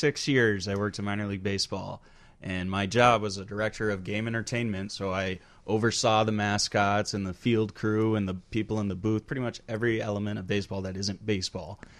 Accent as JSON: {"language": "English", "town": "Dallas", "region": "Texas", "country": "United States", "tie": "born or raised there", "also_born_or_lived": "North Carolina, United States", "said": "No, I grew up in Dallas, Texas."}